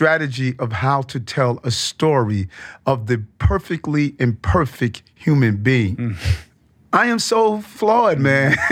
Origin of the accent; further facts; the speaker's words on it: Queens, New York, United States; also born or lived in Brownsville; growing up in South Jamaica, Queens, you know, mom moving us there from Brownsville